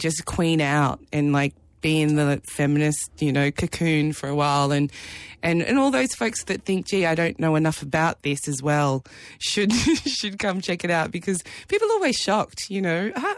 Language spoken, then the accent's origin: English; South Africa; So this is something that I connected to being South African.